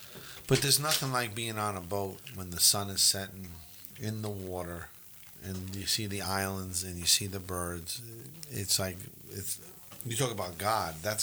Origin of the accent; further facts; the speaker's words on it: New York, United States; You know, I know things in New York are a lot higher. And what happened is I'm from New York.